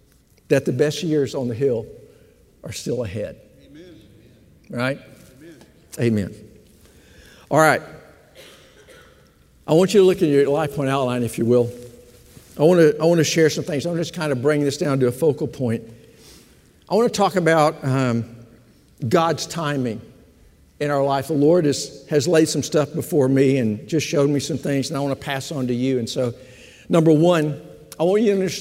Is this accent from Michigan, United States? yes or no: no; Texas, United States; I am a Texan. I'm not going to Arkansas, not as far as I know.